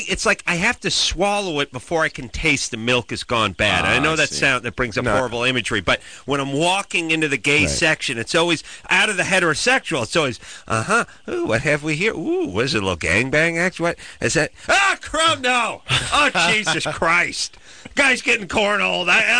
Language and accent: English; North Hollywood, California, United States; Well, I went to North Hollywood High. I grew up in the San Fernando Valley.